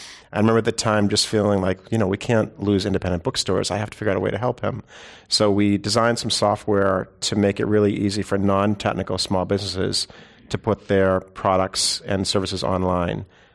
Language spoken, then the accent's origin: English; Boston, Massachusetts, United States; So I grew up in Boston. I'm number six of seven.